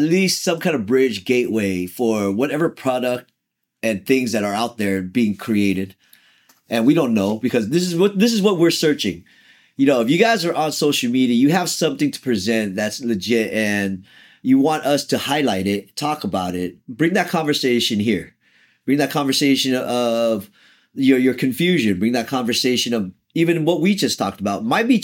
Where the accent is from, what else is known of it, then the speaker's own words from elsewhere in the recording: Vietnam; I'm from Vietnam because I was born in Vietnam.